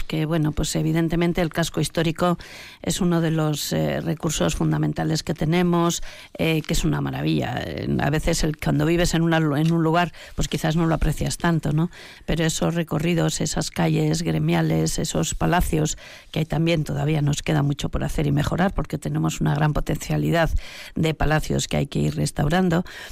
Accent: Vitoria, Basque Country, Spain; ¿Quién va a venir a Vitoria? Porque la verdad es que somos un poco así, ¿no?

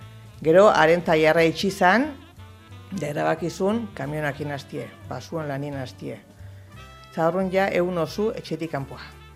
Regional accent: Azpeitia, Basque Country, Spain; Ez, ez, ni azpeitiarra naiz.

